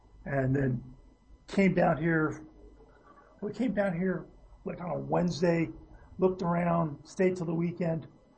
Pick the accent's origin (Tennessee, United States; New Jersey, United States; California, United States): New Jersey, United States; accent: Jersey; I've actually noticed more of my Jersey accent now that I'm down here, which I thought I had.